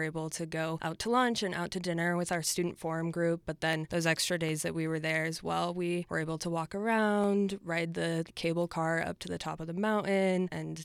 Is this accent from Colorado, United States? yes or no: yes; Colorado, United States; I grew up in Colorado around nature and being able to enjoy the outdoors